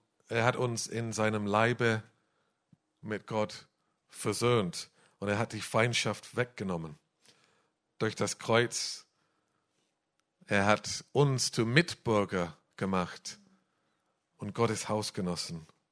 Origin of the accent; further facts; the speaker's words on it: England, United Kingdom; German is a second language; Als Engländer zu sein, das garantiert nicht mal, dass wir in die Weltmeisterschaft kommen, alle 4 Jahre.